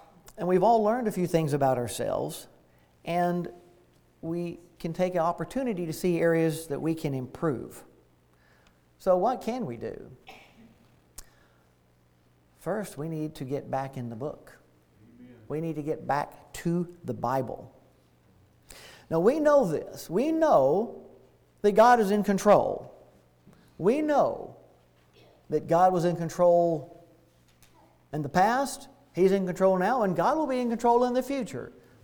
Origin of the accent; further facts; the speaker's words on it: McEwen, Tennessee, United States; I'm from McEwen, as mentioned, and as you know, here in the South, we tend to go by our middle names a lot, and … growing up there in the church.